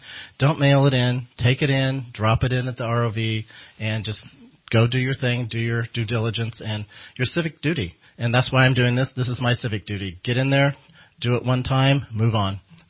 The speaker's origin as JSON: {"language": "English", "town": "McArthur", "region": "California", "country": "United States", "tie": "born or raised there", "said": "And I was raised in MacArthur, so I have strong roots there."}